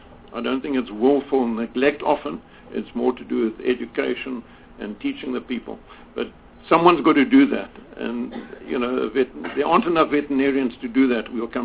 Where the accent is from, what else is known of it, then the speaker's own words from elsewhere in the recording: Western Cape, South Africa; I'm from the Cape, and I know it's one of our biggest problems in Khayelitsha